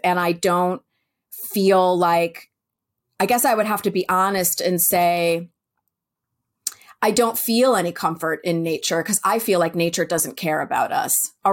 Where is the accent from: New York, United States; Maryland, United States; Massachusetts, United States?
New York, United States; I live in California, which is, much to my chagrin, I'm such a New Yorker